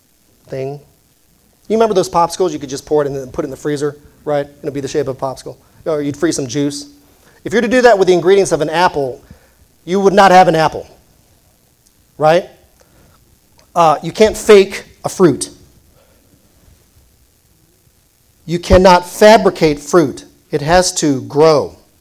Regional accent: Philippines; now in United States; By the way, my citizenship is American. I'm Filipino, but my citizenship is American. I identify as American citizen.

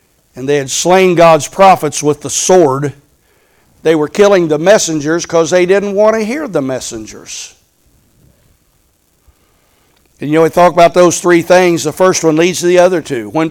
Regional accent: Indiana, United States; I'm from Indiana. I know what tornadoes are. I'm not from Tornado Alley like Kansas and Oklahoma and Arkansas and some of those, Texas.

